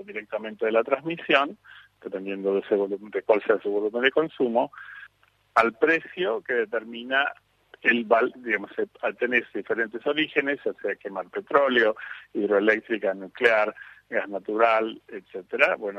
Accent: Argentina; Bueno, como se escucha, yo soy argentino. Yo me fui a Argentina hace poco más de 20 años con Techint.

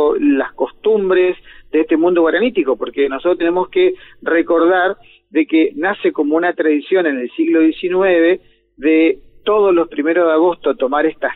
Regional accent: Chaco, Argentina; accent: guaranitic; nosotros tenemos una tonada tan linda que es una tonada guaranítica.

